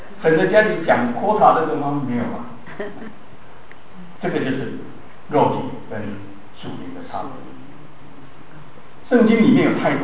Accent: Taiwan; 我们在台湾长大的男孩子有一个缺点

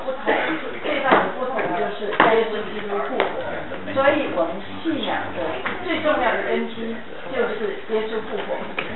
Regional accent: China; 我们中国人叫做阎罗王，是不是？

